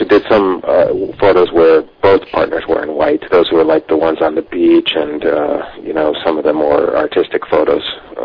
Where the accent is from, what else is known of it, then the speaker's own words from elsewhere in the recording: Los Angeles, California, United States; I grew up in the Los Angeles area and trained there, and there were lots of opportunities, different clubs and different sensei that helped me a lot.